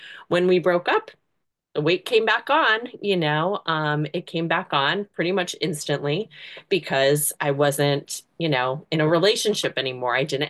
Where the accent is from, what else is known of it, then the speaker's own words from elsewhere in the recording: Massachusetts, United States; I'm from Massachusetts.